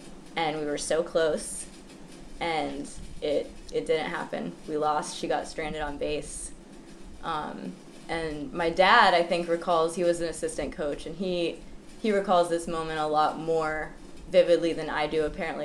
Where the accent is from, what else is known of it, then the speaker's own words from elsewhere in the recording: Youngstown, Ohio, United States; I grew up in Youngstown, Ohio, so my family was Cleveland Indians fans.